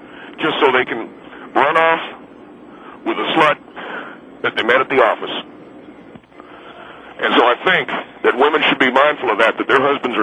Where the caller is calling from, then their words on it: Corona, California, United States; I'm calling from Corona, California. My wife enjoys being in the shelter.